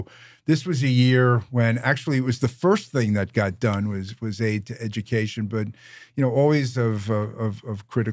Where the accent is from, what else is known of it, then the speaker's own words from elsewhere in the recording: Long Island, New York, United States; I grew up on Long Island. It's, you know, I've been here all my life